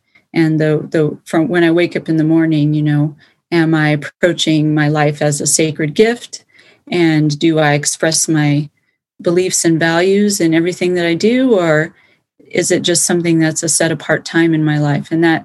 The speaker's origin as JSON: {"language": "English", "town": "Denver", "region": "Colorado", "country": "United States", "tie": "born or raised there", "said": "So I grew up in Denver and was raised in the Mennonite tradition, which is a pretty traditional denomination within the Christian tradition."}